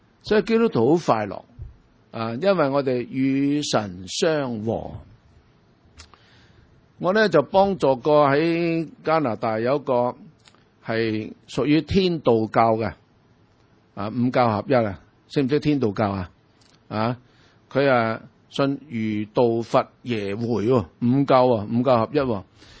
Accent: China; 我们中国人

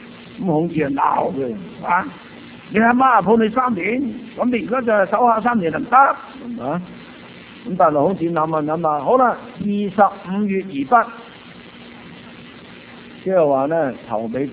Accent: Guangdong, China; 其实呢个皇帝嘅子孙咧，都唔系指我哋广东人，我哋广东人

